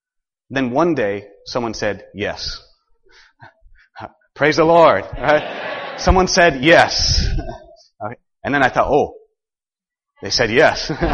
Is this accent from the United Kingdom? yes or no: no; Worcester, Massachusetts, United States; I'm from Worcester, Massachusetts.